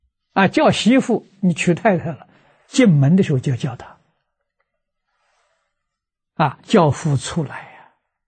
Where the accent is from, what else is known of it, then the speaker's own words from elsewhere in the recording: China; 我们中国人从满清亡国之后，到现在这一个世纪一百年